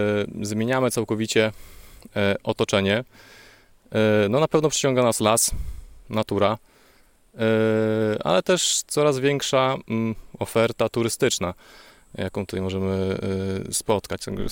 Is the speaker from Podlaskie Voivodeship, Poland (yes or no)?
yes; Białystok, Podlaskie Voivodeship, Poland; a my jesteśmy z Białegostoku i okolic, można tak powiedzieć bardziej z okolic, ale takich bliskich.